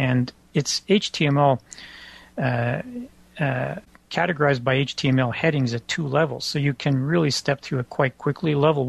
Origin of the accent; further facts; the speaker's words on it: Canada; Well, I being a Canadian, I guess I probably have a 50-50.